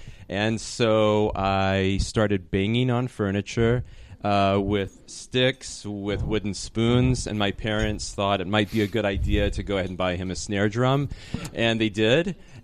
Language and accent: English; Temple, Texas, United States; Great question. So I'm originally from Temple, Texas, which is a town equally situated between...